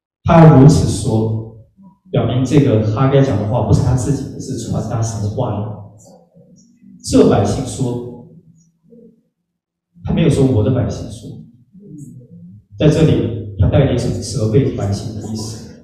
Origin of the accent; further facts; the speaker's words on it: China; 尤其我们中国人这么勤快，怎么能闲得住呢？